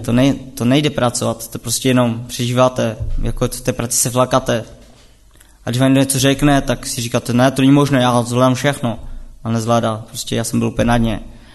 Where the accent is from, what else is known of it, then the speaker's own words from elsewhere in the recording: Karviná, Moravian-Silesian Region, Czechia; a jsem z Karviné. No a pocházím z nevěřící rodiny.